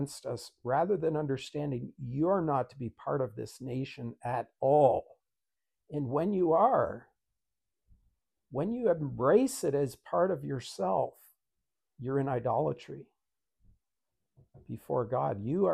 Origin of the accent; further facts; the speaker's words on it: Canada; I was born and raised in Canada.